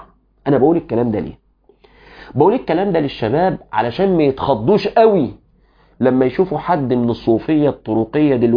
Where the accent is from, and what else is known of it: Egypt